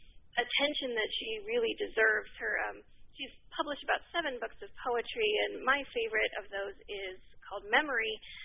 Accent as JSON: {"language": "English", "town": "Fresno", "region": "California", "country": "United States", "tie": "born or raised there", "also_born_or_lived": "Northwest US", "said": "I did not. I'm actually from Central California. Fresno is my hometown. I've been living in the Northwest for about the last 5 years."}